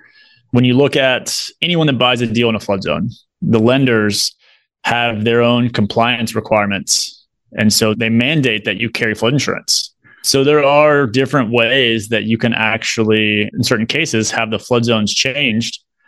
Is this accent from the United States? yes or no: yes; Kentucky, United States; I grew up in Kentucky, played tennis my whole life